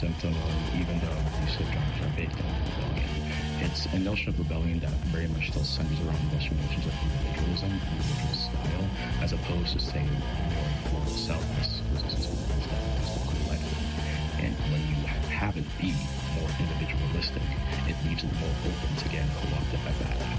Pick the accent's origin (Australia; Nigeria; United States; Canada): Canada; St. Catharines, Ontario; I grew up in St. Catharines